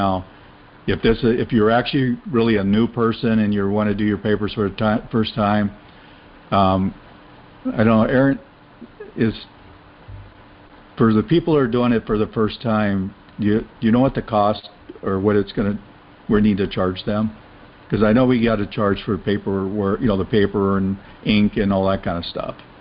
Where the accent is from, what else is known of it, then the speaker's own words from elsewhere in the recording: California, United States; born there; I was born in California, so you put Californian.